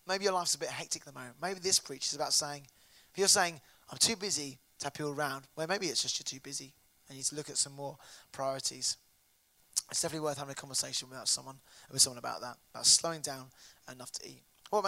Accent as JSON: {"language": "English", "region": "South East England", "country": "United Kingdom", "tie": "born or raised there", "lives_now": "Brighton, United Kingdom", "said": "I guess I was brought up in Buckinghamshire, and when we do eat with together, it's kind of dinner parties."}